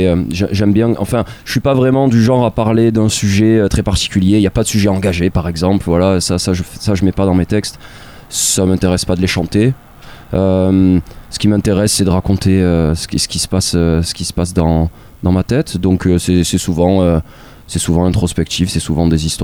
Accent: Marseille, Provence-Alpes-Côte d'Azur, France; Moi je suis de Marseille

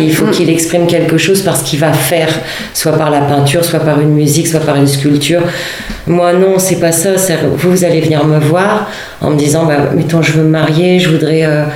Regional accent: northern France, France; Moi, je viens de la campagne, je viens du nord de la France. Et donc, j'ai les racines de ça.

